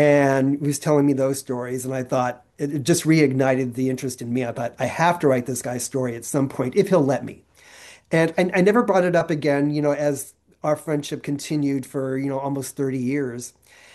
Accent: California, United States; Growing up in Marin County at the time was not a great place for gay people.

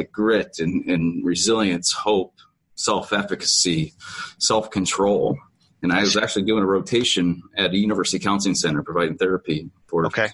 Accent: Harlan, Iowa, United States; I'm a small town Iowa guy. So yeah, I grew up in Harlan, Iowa.

